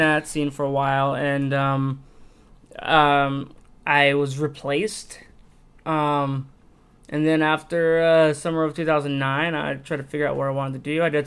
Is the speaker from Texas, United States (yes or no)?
yes; Dallas, Texas, United States; also born or lived in Florida / Atlanta / Minneapolis; now in Austin, United States; So I grew up around the Dallas area. This is my third time living here in Austin. I've lived in Florida. I've lived in Atlanta. I've lived in Minneapolis.